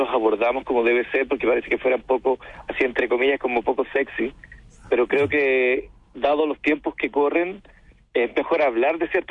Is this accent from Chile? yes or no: yes; Chile; Querámonos un poquito más, si somos todos chilenos que queremos lo mejor para nuestras familias.